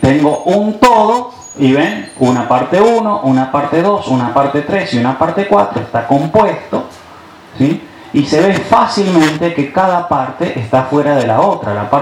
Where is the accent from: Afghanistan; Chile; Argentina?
Argentina; Yo soy hombre, soy sacerdote, soy varón, soy argentino, soy blanco, soy joven